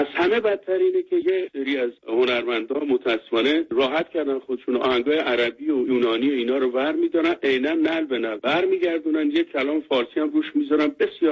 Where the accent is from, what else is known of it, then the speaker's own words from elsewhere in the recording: Iran; moved away; وقتی که از ایران ما بیرون اومدیم